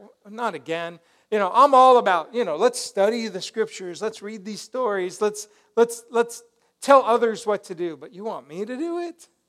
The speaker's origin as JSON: {"language": "English", "region": "Colorado", "country": "United States", "tie": "born or raised there", "said": "I grew up in Colorado, a lot of snow."}